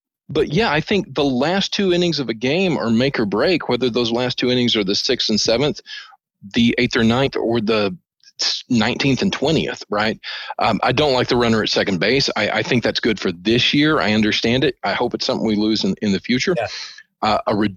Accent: Arkansas, United States; I grew up with that in Arkansas. So we had blue laws.

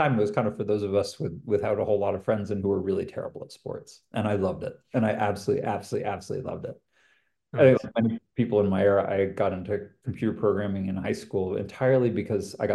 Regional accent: California, United States; now in London, United Kingdom; growing up in Silicon Valley, I mean, I know in our pre-call I mentioned, I mean, when I was in high school, already there were people from my high school a few years ahead of me who were dropping out of college to start companies.

